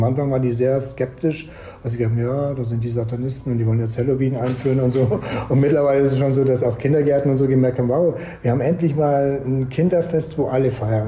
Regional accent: Bad Tölz, Bavaria, Germany; Mein Papa, wir sind Amerikaner, meine Mama ist Deutsch. Ich bin in Bad Tölz aufgewachsen, bei der Kaserne.

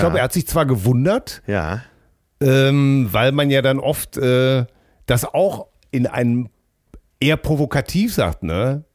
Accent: Gouda, South Holland, Netherlands; German is a second language; moved away as an adult; now in Bönen, Germany; Bin Holländer, geboren in Gouda. Ja, sicher, das ist aber kein Witz jetzt, ne? Wohne mittlerweile seit 25 Jahren hier, arbeite und lebe integriert, happy in Deutschland.

